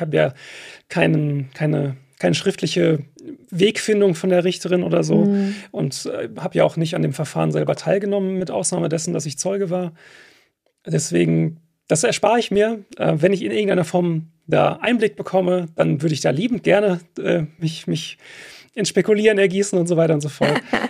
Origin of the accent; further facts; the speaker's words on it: Detmold, North Rhine-Westphalia, Germany; now in Gelsenkirchen, Germany; aufgewachsen bin ich halt in Detmold, beziehungsweise Hornbad-Meinberg, ist ein Stadtteil oder Ortsteil davon.